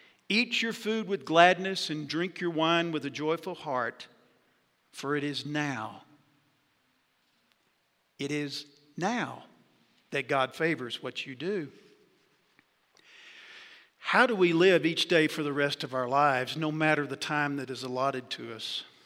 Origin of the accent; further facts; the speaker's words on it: Jacksonville, Texas, United States; I'm very proud of my hometown of Jacksonville, Texas, in the Piney Woods, halfway between Lufkin and Tyler.